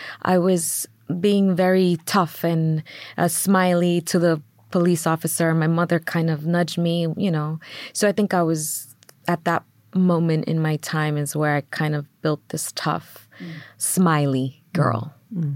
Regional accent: Queens, New York, United States; So I grew up in Queens, New York, and we grew up in Middle Village. And this was a, you know, it's a, you know, working class area

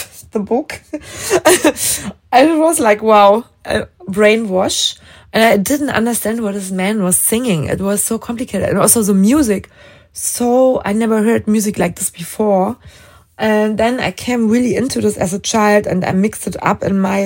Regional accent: Lichtenrade, Berlin, Germany; English is a second language; I was growing up in Lichtenrade. It's more living area, it's not in the center. So I didn't have the center life. It was like more living area, forest.

